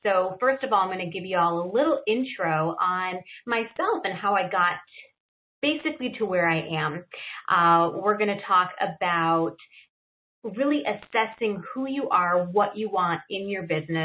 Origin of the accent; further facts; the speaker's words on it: Chicago, Illinois, United States; I grew up here in Chicago in a lower middle class family.